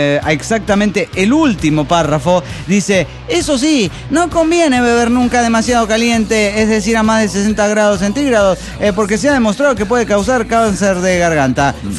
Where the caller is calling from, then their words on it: Nuevo León, Mexico; Aquí en Nuevo León, México